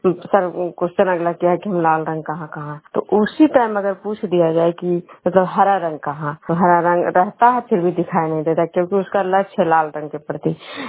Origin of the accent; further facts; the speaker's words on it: Bihar, India; मैं बिष्णु प्रोग्राम खजरा पंचायत नालंदा जिला नवनंद सफरखंड की निवासी हूँ।